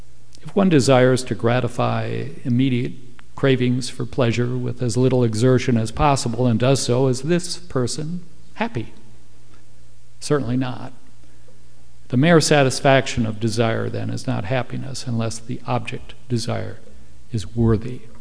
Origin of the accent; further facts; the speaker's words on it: Milwaukee, Wisconsin, United States; I'm from Milwaukee, Wisconsin.